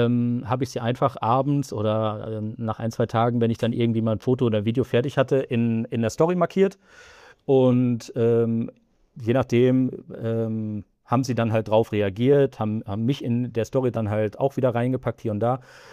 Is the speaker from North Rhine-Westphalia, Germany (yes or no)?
yes; North Rhine-Westphalia, Germany; ich komme ursprünglich aus dem Münsterland, Niederrhein so die Gegend